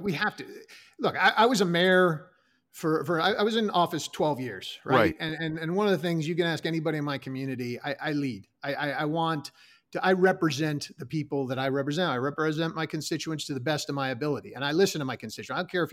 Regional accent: New York, United States; I'm from New York originally, and decided, you know what, I like the warm weather of Florida.

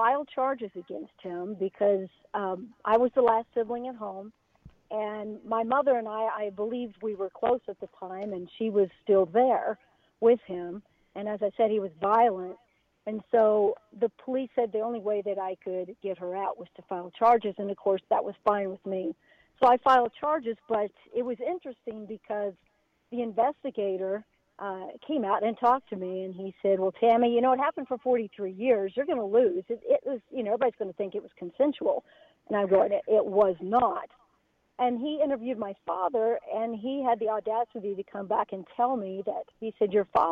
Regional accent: Wichita, Kansas, United States; also born or lived in California; Yes, that's where I grew up. I was born in California. We moved to Wichita, Kansas, and lived in town for a little bit, and then, of course, moved out to the country.

